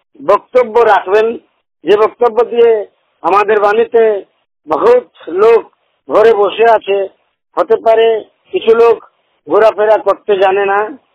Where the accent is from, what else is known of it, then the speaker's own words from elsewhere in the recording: Dandu, Jharkhand, India; আমার গ্রাম হলো ডান্ডু, পঞ্চায়েত গোবিন্দপুর, প্রখণ্ড রাজনগর, জেলা সরাইকেলা খরসওয়া।